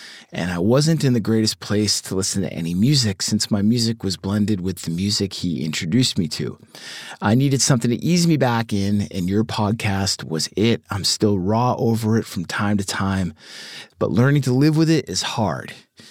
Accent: Boston, Massachusetts, United States; The Departed is not one of my top five favorite movies, despite the fact that I'm from Boston.

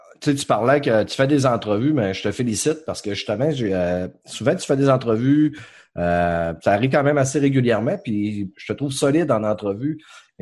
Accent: Quebec, Canada; accent: Saguenay; moi, en plus, j'ai mon accent du Saguenay, puis, tu sais, mon accent du Saguenay, moi, je l'entends pas. Sauf que quand je me réécoute, là, je l'entends, mon accent du Saguenay. Puis, étant donné que je reste plus au Saguenay, ça fait environ 4-5 ans

